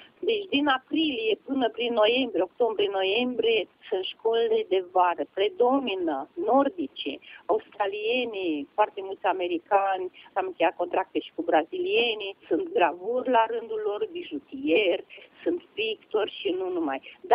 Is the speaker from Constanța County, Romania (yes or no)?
no; Moldovița, Suceava County, Romania; M-am născut aici, în Moldovița. De mic am lucrat ouă.